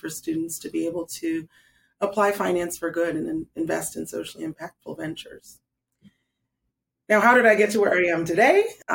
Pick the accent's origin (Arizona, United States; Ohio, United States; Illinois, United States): Illinois, United States; Chicago; I was born and raised in Chicago to two physicians at the University of Chicago. They're immigrants from Nigeria.